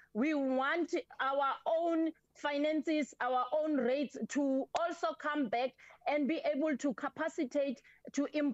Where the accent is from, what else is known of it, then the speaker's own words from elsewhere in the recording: Madibeng, North West, South Africa; We are from Madibeng for different times.